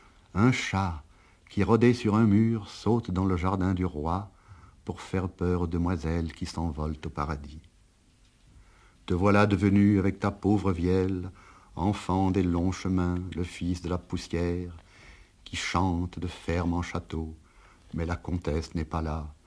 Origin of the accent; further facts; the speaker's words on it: Narbonne, Occitanie, France; Tout le monde sait que je suis de Narbonne, ça ne va pas coller.